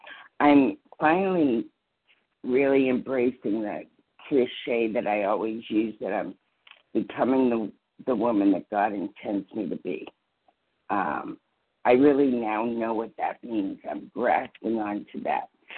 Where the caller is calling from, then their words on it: New Hampshire, United States; I'm calling from New Hampshire, Eastern Time.